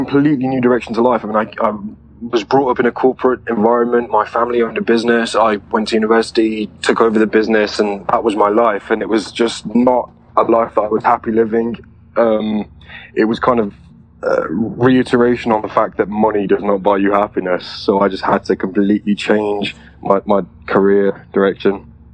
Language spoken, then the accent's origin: English; England, United Kingdom; I mean, I'm from England, so there's a social narrative on how to deal with depression.